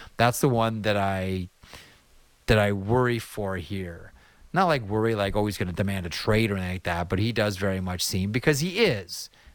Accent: Canada; I'd love to see the Winnipeg Jets do some damage, not just as a Canadian, but as someone that feels for those fans.

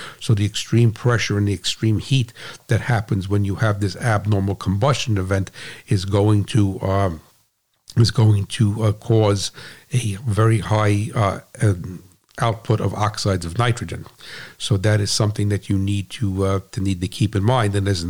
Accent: United States; I'm American, so I got 392.

